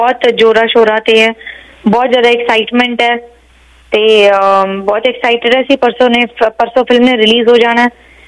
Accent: Bathinda, Punjab, India; now in United States; ਵੈਸੇ ਮੈਂ ਬਠਿੰਡੇ ਦੀ ਕੁੜੀ ਹਾਂ, ਸਾਡਾ ਪਿੰਡ ਪੈਂਦਾ ਬਠਿੰਡੇ 'ਚ

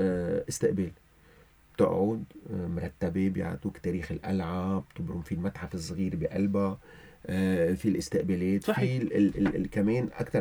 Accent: Lebanon; born there; أنا شخص خلقت بلبنان عمري 54 سنة، بال 75 كان عمري 5 سنين

